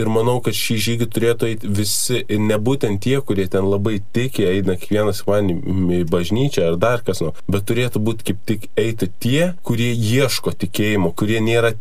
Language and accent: Lithuanian; Kaunas, Kaunas County, Lithuania; esu iš Kauno ir priklausau Kauno jauprai jau 4 metus.